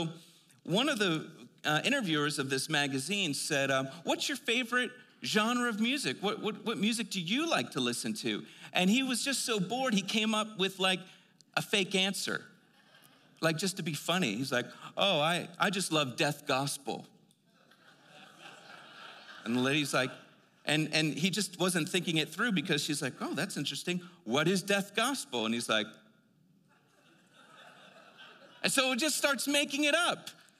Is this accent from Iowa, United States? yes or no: no; Philadelphia, Pennsylvania, United States; And where I grew up Northeast America in Philly, that Philadelphia had been around before our nation was formed.